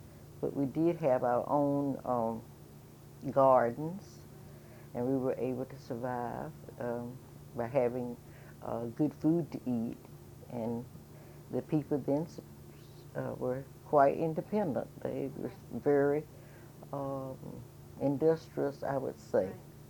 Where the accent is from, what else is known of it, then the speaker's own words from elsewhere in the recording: United States; Well, I was born in Halifax County, mm-hmm. and in a little community called the Eden Church Community.